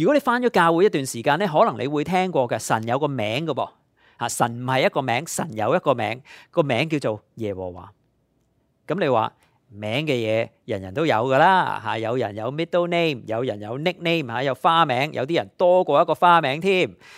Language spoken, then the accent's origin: Cantonese; Canada; 作为加拿大人，我们立刻就会想到，他向我们国家征关税